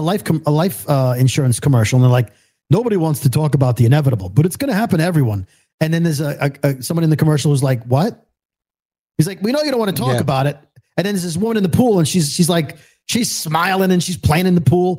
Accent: Brooklyn, New York, United States; I'm from Brooklyn.

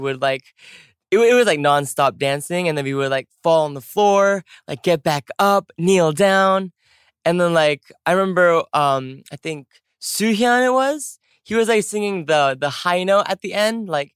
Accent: California, United States; which was shot in San Diego, California. And California, which is my home state.

